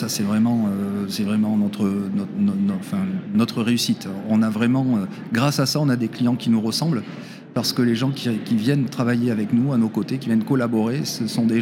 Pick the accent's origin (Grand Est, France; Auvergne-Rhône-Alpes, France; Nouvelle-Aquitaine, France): Nouvelle-Aquitaine, France; Bordeaux; Je suis originaire de Bordeaux, je suis né à Bordeaux, j'ai tout fait pour ne jamais en partir.